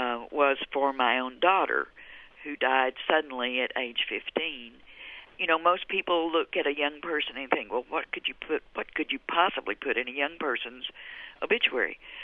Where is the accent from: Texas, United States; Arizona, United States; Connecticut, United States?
Texas, United States; Dallas; No, I'm from Texas. You probably figured that out.